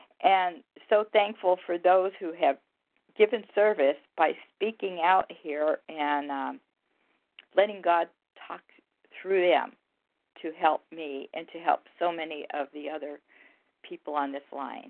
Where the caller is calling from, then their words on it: Pennsylvania, United States; I'm calling from Pennsylvania